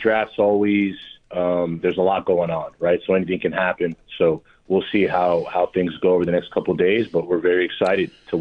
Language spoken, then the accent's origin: English; Florida, United States; You know, I grew up in South Florida, so, you know, I went through what people go through supporting the Dolphins for time.